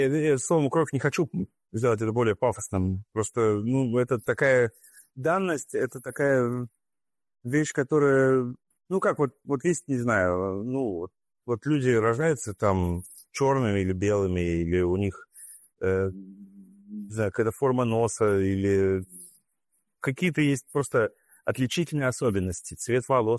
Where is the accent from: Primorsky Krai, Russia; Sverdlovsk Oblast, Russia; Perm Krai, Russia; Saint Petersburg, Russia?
Sverdlovsk Oblast, Russia; Yekaterinburg; Я говорю, шутите? Это мой родной город.